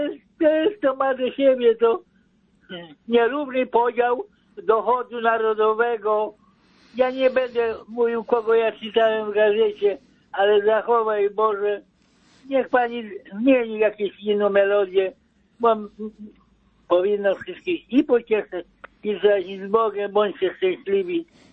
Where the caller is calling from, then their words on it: Lipno, Kuyavian-Pomeranian Voivodeship, Poland; Ja jestem z Lipna po sąsiedzku. Ja mam 81 lat, jestem dziadkiem.